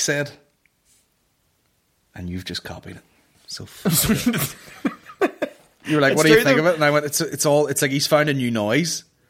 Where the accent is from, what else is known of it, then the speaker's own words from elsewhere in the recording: Tyrone, Northern Ireland, United Kingdom; now in Indianapolis, United States; I'm from Tyrone, obviously. I listen to you and Mickey on about there's no place like Tyrone.